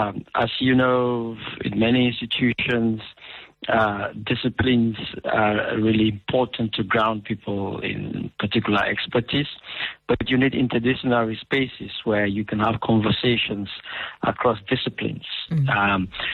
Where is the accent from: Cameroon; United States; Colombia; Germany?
Cameroon; I come from Cameroon